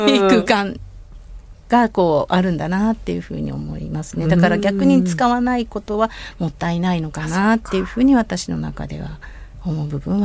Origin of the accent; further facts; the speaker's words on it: Hokkaido, Japan; moved away as an adult; 出身は北海道で、30数年は向こうでした。